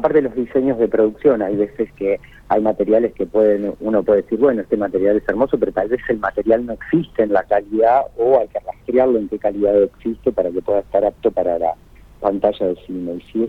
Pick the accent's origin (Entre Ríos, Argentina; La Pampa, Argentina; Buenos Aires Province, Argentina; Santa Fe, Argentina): Santa Fe, Argentina; Vera; Así es, nací criado en la ciudad de Vera.